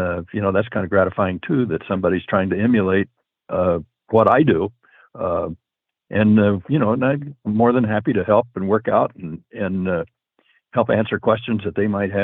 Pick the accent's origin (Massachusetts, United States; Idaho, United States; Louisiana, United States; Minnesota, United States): Minnesota, United States; Breezy Point; in my hometown of Breezy Point, Minnesota